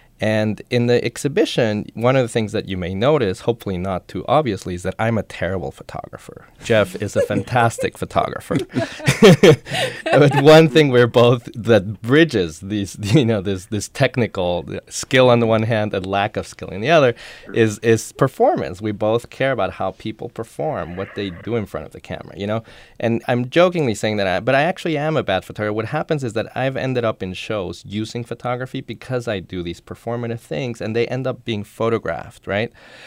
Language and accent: English; Mexico; also born or lived in New York; now in Carrboro, United States; I was born and raised in Mexico, then lived 9 years in New York, and now I've been for a longer period in North Carolina, over 12 years in Durham and now in Carrboro.